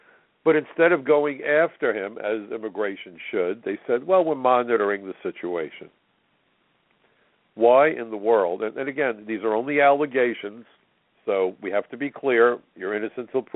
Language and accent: English; New York, United States; New York State, my home state, it's the trifecta.